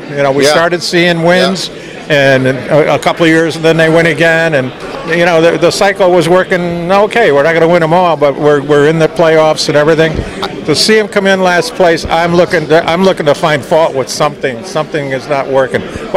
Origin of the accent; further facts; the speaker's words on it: Waterbury, Connecticut, United States; I really like a guy that played from Waterbury, my hometown, and Jimmy Pearsall